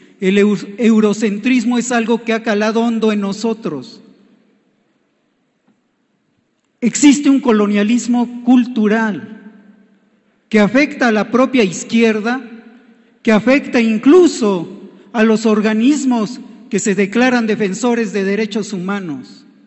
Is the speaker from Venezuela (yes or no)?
no; Mexico; No somos franceses ni somos rusos. Somos mexicanas y mexicanos.